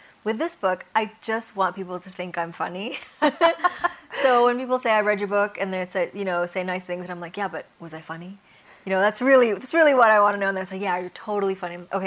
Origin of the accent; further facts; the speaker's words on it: Bangladesh; You know, I'm from Bangladesh, but I didn't grow up there. My Bangla's not very good.